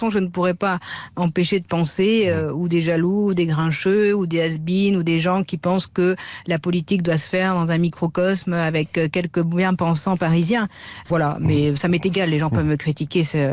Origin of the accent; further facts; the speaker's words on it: France; je suis une Française comme les autres.